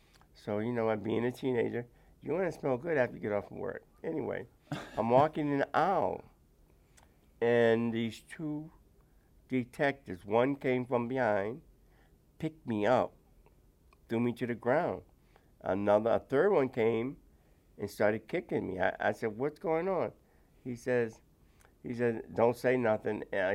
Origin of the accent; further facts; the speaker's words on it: Philadelphia, Pennsylvania, United States; In the 50s and 60s, Philadelphia was an industrial town, as you know, where transportation was a factor. We had a lot. It was very neighborly.